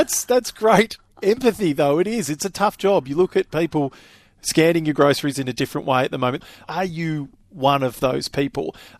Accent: Broadford, Victoria, Australia; my parents still live in the Mitchell Shire. My hometown is Broadford. It's an hour down the road.

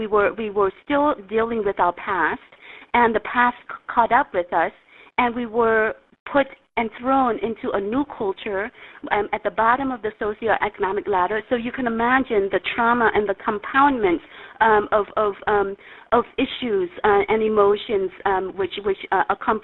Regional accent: Cambodia; and then all of a sudden, I'm snapped back into my home country, which was a war zone, and it was still a war zone in 1995.

